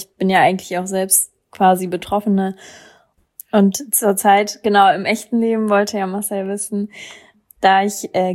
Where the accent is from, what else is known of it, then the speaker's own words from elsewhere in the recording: Berlin, Germany; ich komme aus Berlin.